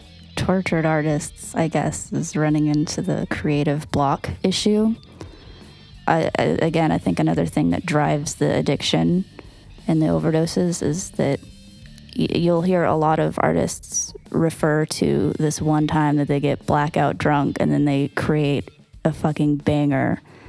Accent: Seattle, Washington, United States; I grew up in Seattle, and that shit sucks.

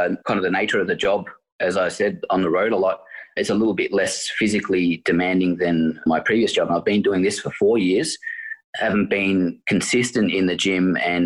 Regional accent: Werribee, Victoria, Australia; Yeah, so I'm from Werribee in Victoria, in the western suburbs.

